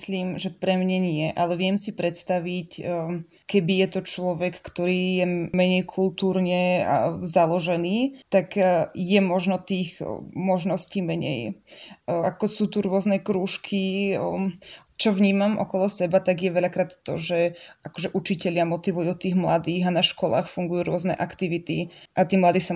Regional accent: Detva, Banská Bystrica Region, Slovakia; Ja vlastne pochádzam z Podpolania, z Detvy

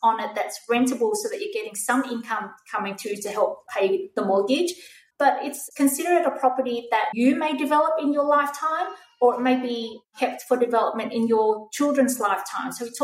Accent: Sydney, New South Wales, Australia; So I'm from Sydney. So that was in the western suburbs of Sydney.

